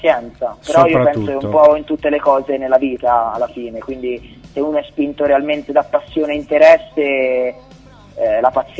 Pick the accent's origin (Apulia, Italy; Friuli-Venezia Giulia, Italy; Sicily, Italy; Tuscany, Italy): Tuscany, Italy; Florence; siamo due ragazzi, veniamo da Firenze, ormai veniamo insieme da un po' di anni